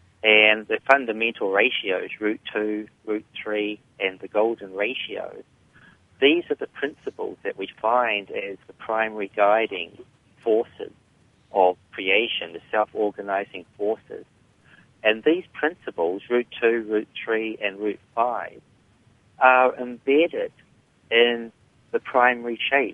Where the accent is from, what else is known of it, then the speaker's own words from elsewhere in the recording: New Zealand; I grew up in the New Zealand country, and it was a very unusual upbringing. It was in a dysfunctional family.